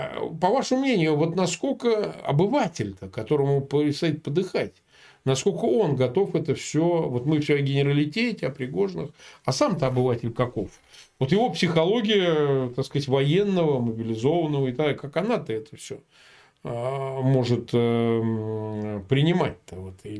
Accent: Samara, Samara Oblast, Russia; Сам я родом из Самары, родился я в Куйбышеве.

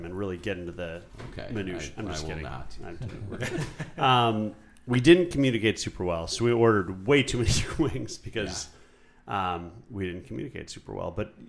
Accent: Buffalo, New York, United States; So I grew up in Buffalo, and we used to go out and get wings at this place called McPartland's, which Andy knows.

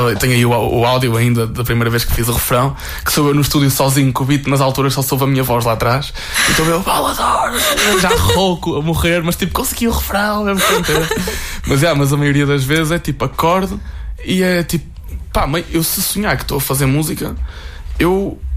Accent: Leça da Palmeira, Porto, Portugal; festas da Santana em Leça, que é de facto a minha terra

